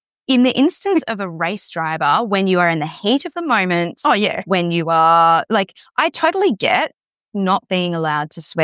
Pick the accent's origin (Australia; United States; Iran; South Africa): Australia; They're like it's on the tip of our tongue and we're Australian.